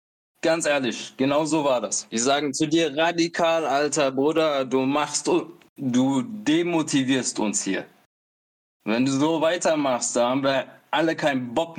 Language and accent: German; Eritrea; weil ich bin eigentlich Eritreer ursprünglich